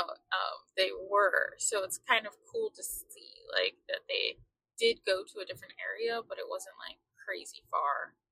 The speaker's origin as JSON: {"language": "English", "town": "Carrollton", "region": "Texas", "country": "United States", "said": "Yes, but no one knows where Carrollton is, so I always say I'm from Dallas."}